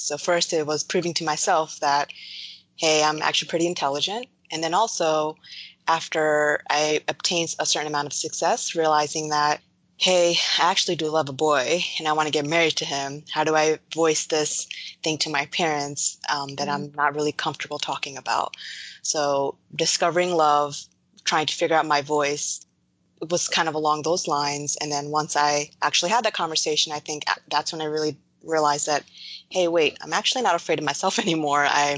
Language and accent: English; New York City, New York, United States; also born or lived in Baltimore, United States; I'm a Sikh Punjabi Indian American woman. I was born and raised in Flushing, New York. My family moved down to Baltimore in the 2000s.